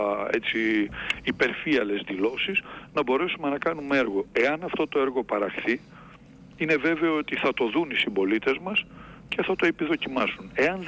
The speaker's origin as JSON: {"language": "Greek", "town": "Thessaloniki", "region": "Central Macedonia", "country": "Greece", "said": "και εγώ και ως θεσσαλονικιός βουλευτής"}